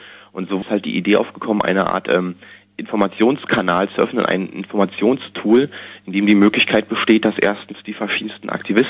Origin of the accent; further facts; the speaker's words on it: East Germany, Germany; Also ich bin halt in der DDR groß geworden